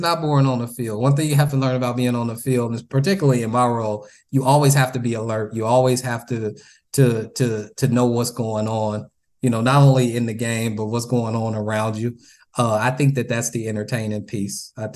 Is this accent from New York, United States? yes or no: no; Chicago, Illinois, United States; I got a couple pictures that I won on a silent auction from Inglewood neighborhood I grew up in Chicago.